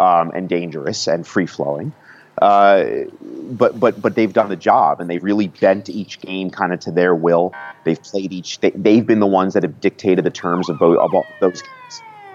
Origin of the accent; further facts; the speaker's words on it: Washington, District of Columbia, United States; It's bittersweet that a new soccer in my hometown is opening tonight.